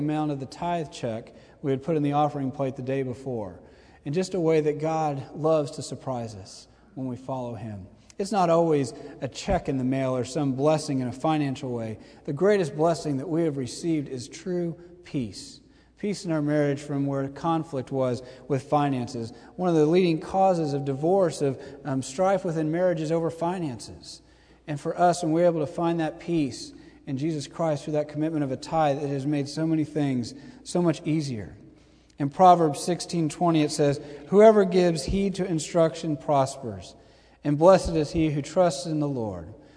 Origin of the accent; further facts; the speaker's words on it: Dallas, Texas, United States; There is a man in the church I grew up in Dallas who is a billionaire